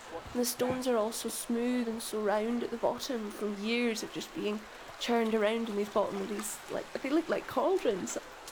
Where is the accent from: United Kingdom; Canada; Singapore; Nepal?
United Kingdom; Raasay, Scotland; I'm from the Isle of Rasay and I've just grown up around water.